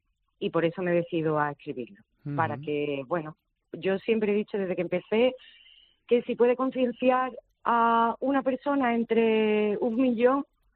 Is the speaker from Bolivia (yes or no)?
no; Dos Hermanas, Andalusia, Spain; now in Málaga, Spain; 22 años que hace que no soy malagueña, por cierto, aunque me siento, uh-huh. soy de Dos bueno. Hermanas, Sevilla.